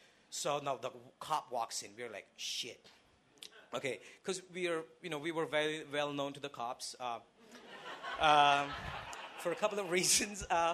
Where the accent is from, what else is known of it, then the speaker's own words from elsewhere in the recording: Mumbai, Maharashtra, India; So, I'm from India, clearly, right? All right. So, I come from Mumbai